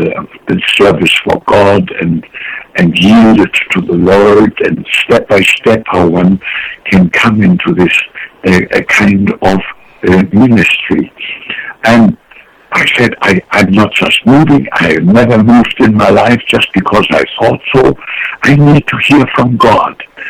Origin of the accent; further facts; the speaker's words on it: Germany; English is a second language; also born or lived in Frankfurt; now in United States; Yes, my ministry, my background is German. I'm an American citizen in the meantime. I love America. I lived in Frankfurt in Germany at that time.